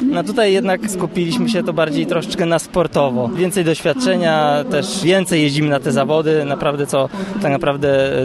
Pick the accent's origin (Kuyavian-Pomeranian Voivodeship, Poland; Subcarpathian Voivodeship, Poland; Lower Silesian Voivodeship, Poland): Lower Silesian Voivodeship, Poland; Bolesławiec; niedaleko Bolesławca, skąd pochodzę